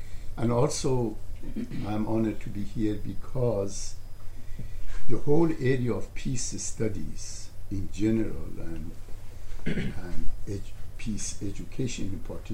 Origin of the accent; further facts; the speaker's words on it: Iran; English is a second language; I was born and raised in Iran, a country of enormous violence, a country that doesn't know peace, and being a member of the minority in that country, member of the Baha'i faith